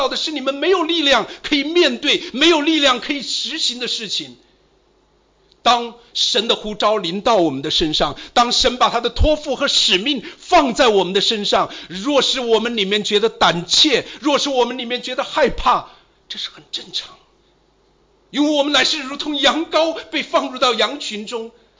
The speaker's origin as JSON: {"language": "Chinese", "country": "China", "tie": "born or raised there", "said": "我来自一个小的农村"}